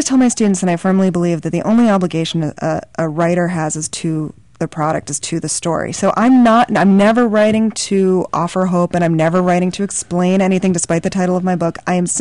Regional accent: New York, United States; also born or lived in Brooklyn, United States; Although I grew up in the New York suburbs. I was born in Brooklyn. I come from a long line of New Yorkers

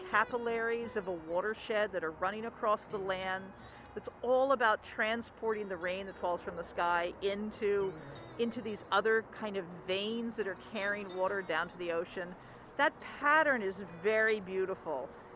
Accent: Philadelphia, Pennsylvania, United States; I grew up right along in Fairmount Park on the Wissahickon.

